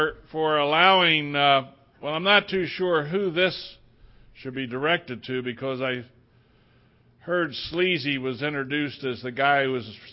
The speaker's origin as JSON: {"language": "English", "town": "Hagerstown", "region": "Maryland", "country": "United States", "said": "I am an alcoholic. And I am from Hagerstown, Maryland."}